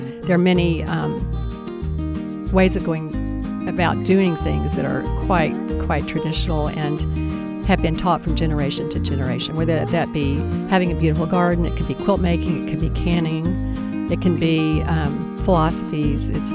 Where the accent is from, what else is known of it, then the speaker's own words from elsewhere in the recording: Austin, Texas, United States; also born or lived in Johnson City; I was born in Austin, Texas, and have been here for most of my life. But when I was in high school, we lived in Johnson City on the family ranch.